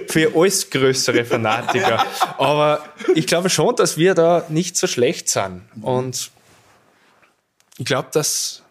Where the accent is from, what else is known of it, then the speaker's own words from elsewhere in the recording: Unterach, Upper Austria, Austria; Ich bin in Salzkammergut aufgewachsen, in Unterrach.